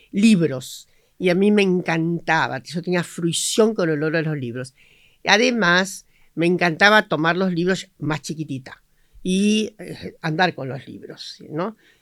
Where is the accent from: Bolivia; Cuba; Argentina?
Argentina; La Pampa; born there; Yo nací en la provincia de La Pampa, que es una provincia híbrida en el sentido de que tiene, ¿cómo decirle?, etnias diversas, como se forjó en general la nación argentina y nuestras naciones.